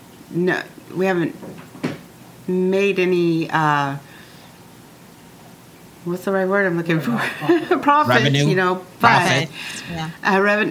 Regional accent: Pensacola, Florida, United States; And of course, I've got Pensacon, which is here in Pensacola. Mm-hmm. It's my hometown.

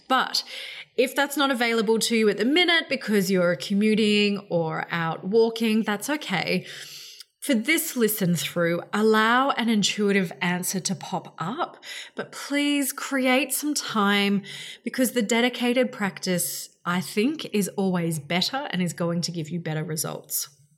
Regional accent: Brisbane, Queensland, Australia; the floods here in my hometown in Brisbane derailed our entire city.

